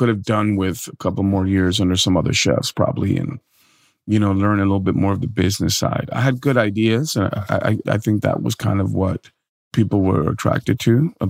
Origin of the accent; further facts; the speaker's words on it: New York City, New York, United States; And that just shows how neat growing up in New York City was, right, Mom?